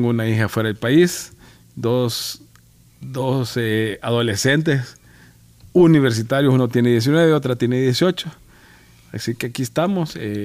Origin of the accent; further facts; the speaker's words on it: El Salvador; recuérdense, somos salvadoreños.